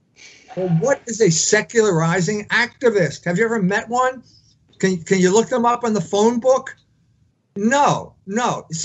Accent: United States; I'm grateful that I'm an American, because I will not go to jail for saying that.

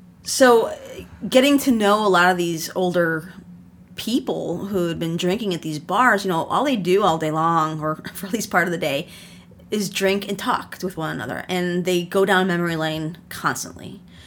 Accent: Chicago, Illinois, United States; And so doing a lot of work and research and just being there, really, from growing up in Chicago, that kind of all shaped it all.

